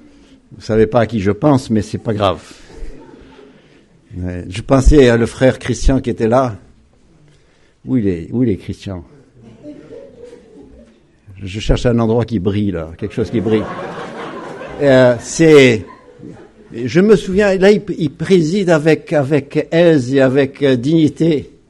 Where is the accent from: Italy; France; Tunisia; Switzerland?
France; Saint-Denis; je leur dis que je viens de Saint-Denis, c'est comme si on disait qu'on venait du nid de vipère